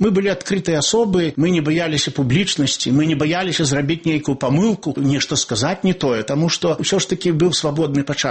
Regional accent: Vitebsk Region, Belarus; Я вырас на Полаччыне.

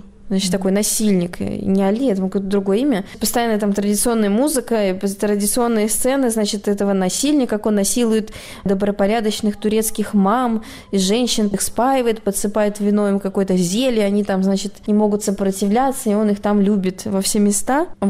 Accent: North Caucasus, Russia; еще не додумалась сказать, что я из России. Всегда говорю, что с Кавказа, Кавказия, да.

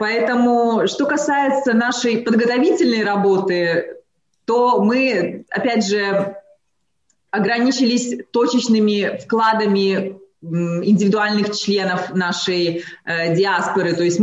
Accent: Belarus

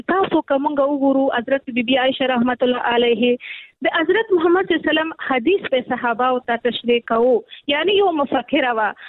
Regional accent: Nangarhar, Afghanistan; زه د ننګرهار یم،

